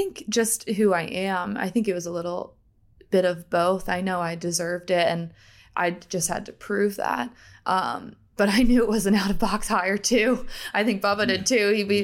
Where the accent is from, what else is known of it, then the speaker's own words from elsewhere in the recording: Pennsylvania, United States; also born or lived in Delaware; Yeah, so I was born in Delaware, grew up in Pennsylvania. I grew up in a sports family.